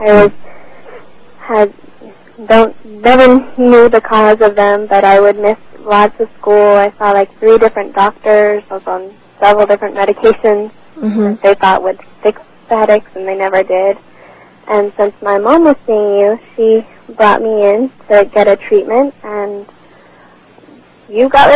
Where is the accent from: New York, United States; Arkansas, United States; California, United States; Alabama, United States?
California, United States; Redondo Beach; born there; also born or lived in San Juan Capistrano; I'm from, let's see, I was born in Redondo Beach.